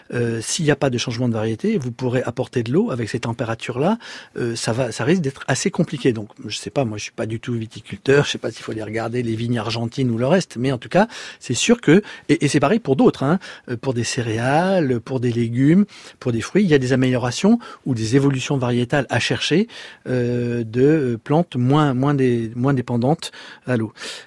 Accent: Auvergne-Rhône-Alpes, France; Chez nous, dans la Drôme et dans le couloir rhodanien

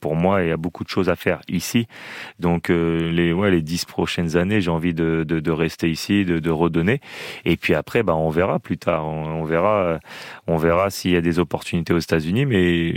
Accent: France; j'ai grandi en Europe.

